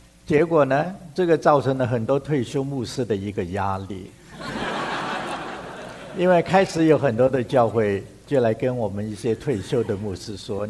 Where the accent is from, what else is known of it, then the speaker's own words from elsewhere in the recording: China; 我们中国人也有一些的话语